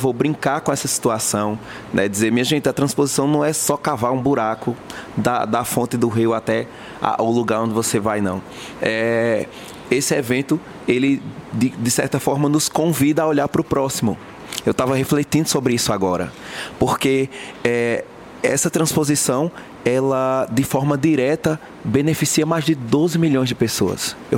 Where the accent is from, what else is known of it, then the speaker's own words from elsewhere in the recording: Petrolina, Pernambuco, Brazil; de Petrolina.